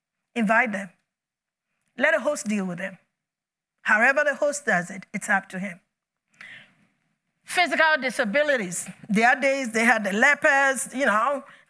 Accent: Ghana; When I was growing up in Ghana

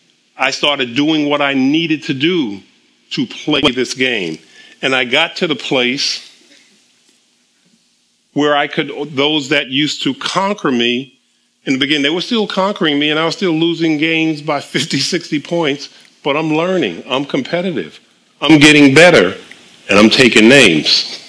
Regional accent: New York City, New York, United States; I didn't grow up in the sticks somewhere. I grew up in New York City.

